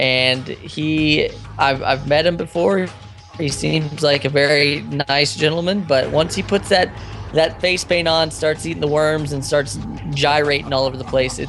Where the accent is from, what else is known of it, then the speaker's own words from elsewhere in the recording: Midwest, United States; I grew up in the Midwest. There was obviously no voodoo people there.